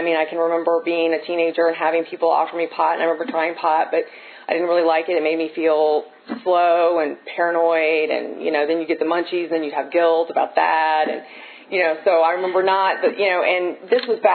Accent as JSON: {"language": "English", "town": "Burke", "region": "Virginia", "country": "United States", "tie": "born or raised there", "said": "I grew up in Northern Virginia, in Burke, not too terribly far from here"}